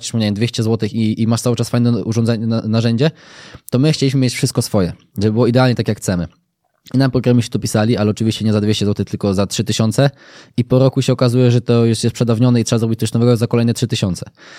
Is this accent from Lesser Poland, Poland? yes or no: no; Gdańsk, Pomeranian Voivodeship, Poland; ja jestem z Gdańska